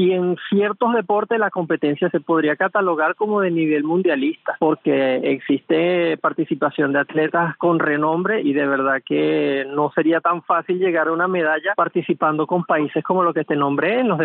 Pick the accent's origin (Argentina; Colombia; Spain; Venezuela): Venezuela; como venezolano, nunca me tocó experimentar algún tipo de exclusión por ser venezolano.